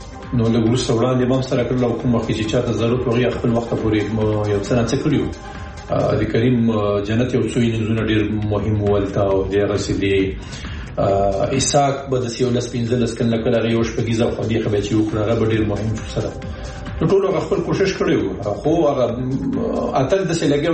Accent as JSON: {"language": "Pashto", "country": "Afghanistan", "said": "موږ هم افغانان یو"}